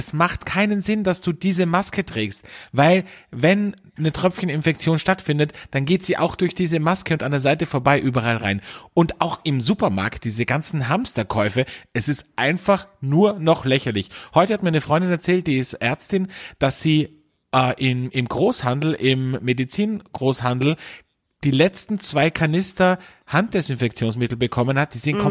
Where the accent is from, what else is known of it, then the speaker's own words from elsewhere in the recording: Austria; sagt man bei uns in Österreich.